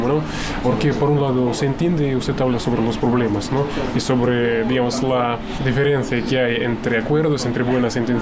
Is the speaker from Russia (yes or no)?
yes; Russia; Spanish is a second language; Por otro lado, como ruso, yo puedo confirmar